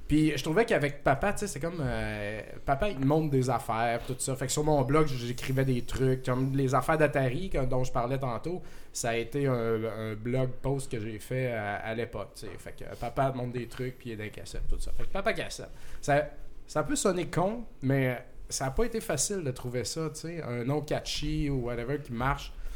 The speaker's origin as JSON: {"language": "French", "region": "Quebec", "country": "Canada", "said": "je viens de la Beauce, en fait. J'étais un beauceron aménagé à... J'étais allé à Sherbrooke en 97. Faire mon deck en graphiste pendant 3 ans. Puis je suis venu faire un bac en design graphique à l'UQAM."}